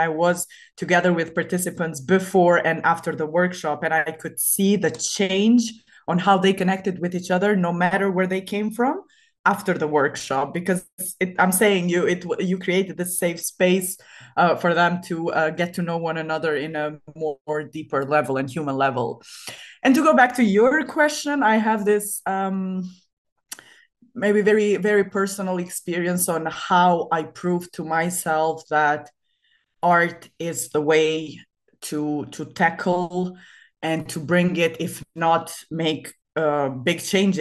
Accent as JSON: {"language": "English", "country": "Kosovo", "tie": "born or raised there", "said": "I was writing about my personal experience as a woman growing up in Kosovo"}